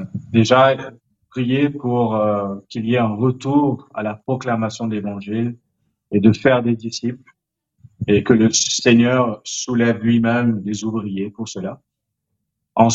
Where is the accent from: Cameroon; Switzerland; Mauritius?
Mauritius; je pense que en tant que Mauricien, c'est vrai qu'on a beaucoup d'aide